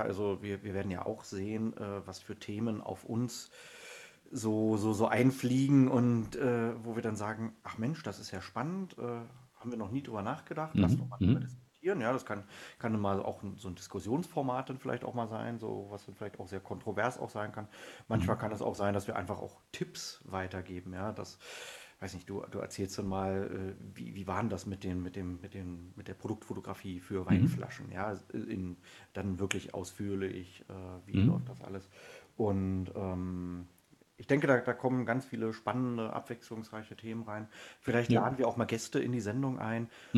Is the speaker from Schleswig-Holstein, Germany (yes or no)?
no; Berlin, Germany; moved away as an adult; also born or lived in Hanover; now in Lemwerder, Germany; Also ich bin eigentlich ursprünglich aus Berlin, bin dann mit meiner Frau dann damals nach Hannover, weil sie da ein Studium gemacht hat. Dann sind wir irgendwann berufsbedingt nach Lemwerder, in die Weltmetropole Lemwerder gezogen. Das ist bei Bremen.